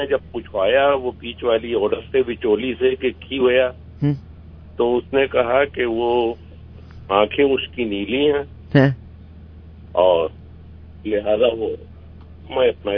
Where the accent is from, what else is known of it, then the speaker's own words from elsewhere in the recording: Lucknow, Uttar Pradesh, India; मैं लखनऊ से हूँ 100% और पंजाबी भी मातृ जबान की तरह बोलता हूँ